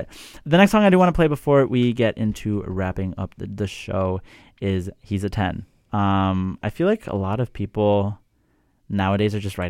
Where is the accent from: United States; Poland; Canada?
Canada; Vancouver, British Columbia; I grew up in Vancouver. I went to like, you know, a school in like Langley, and my family's from Surrey